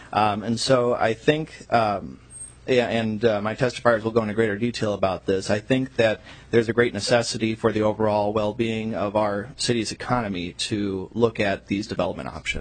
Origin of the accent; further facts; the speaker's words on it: Savage, Minnesota, United States; I want to say that I grew up in Savage, and the Burnsville Center was my childhood mall